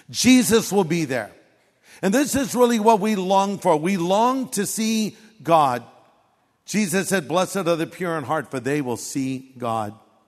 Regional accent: California, United States; people ask me when I'm in other parts of the country, where are you from? Oh, Southern California.

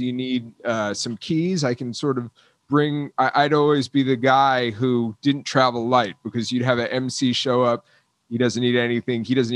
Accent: Florida, United States; I grew up in South Florida. Don't hold that against me, Florida.

